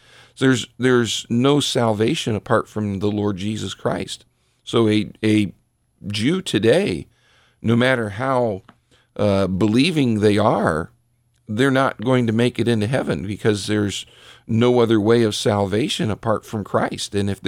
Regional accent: Richfield, United States; in Richfield, where I pastor, it's my hometown, born and raised there.

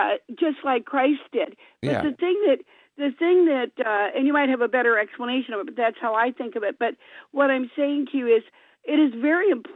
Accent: Akron, Ohio, United States; Yes, but I'm from Akron.

